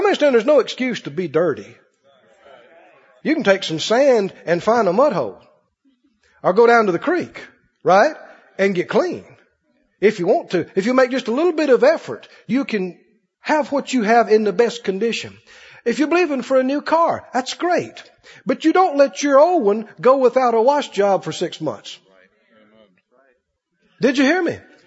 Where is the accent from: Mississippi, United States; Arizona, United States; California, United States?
Mississippi, United States; You know, we grew up in Mississippi.